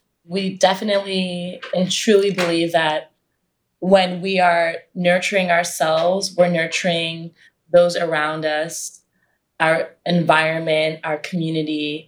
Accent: New York, United States; coming from our own story of growing up in New York, growing up in different worlds, in a sense, there is no recipe.

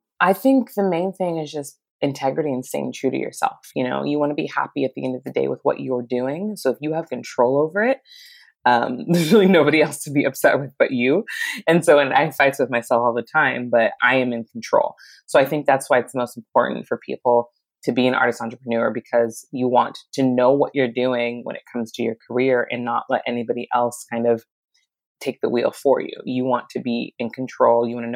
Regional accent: Santa Barbara, California, United States; now in Los Angeles, United States; I'm originally from Santa Barbara, California, and I currently live in Los Angeles, like I said.

